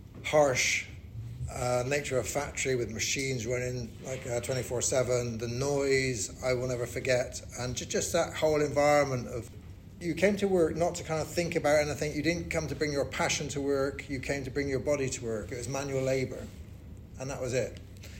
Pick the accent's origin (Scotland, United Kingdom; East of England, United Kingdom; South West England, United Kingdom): South West England, United Kingdom; Bristol; born there; I was born in Bristol in England.